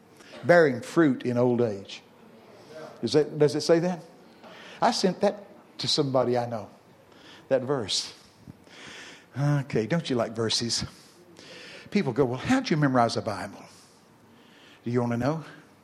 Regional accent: Texas, United States; See, I'm from Texas. I can work with that.

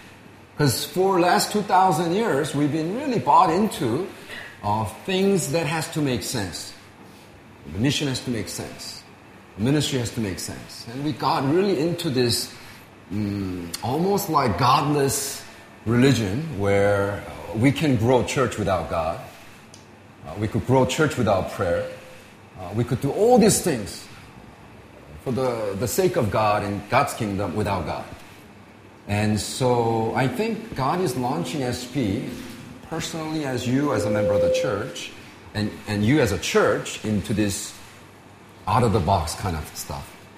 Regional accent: California, United States; I'm from SoCal, Southern California, and Southern California is known for growing asparagus and send it all over America.

